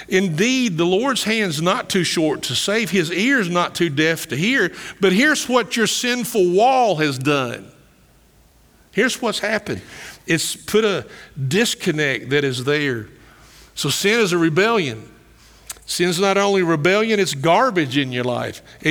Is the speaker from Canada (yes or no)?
no; Kentucky, United States; But I grew up in Greene County from second grade to eighth grade.